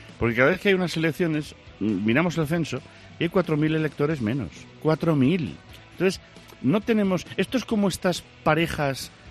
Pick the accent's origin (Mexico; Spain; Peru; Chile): Spain; Galicia; Yo soy gallego